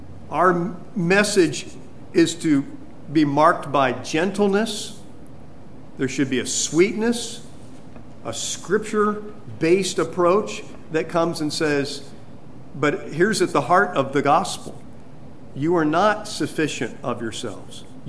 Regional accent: California, United States; the church that I was growing up in California

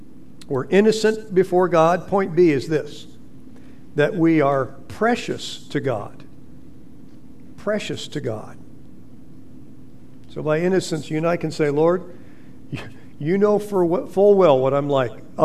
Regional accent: California, United States; Growing up in California, most of my relatives were in Indiana, Illinois.

